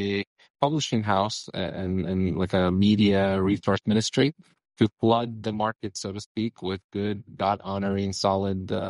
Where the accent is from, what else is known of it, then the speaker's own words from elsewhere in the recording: Carlisle, Pennsylvania, United States; I was born and raised here in Carlisle, Pennsylvania, born into a Christian family, and was raised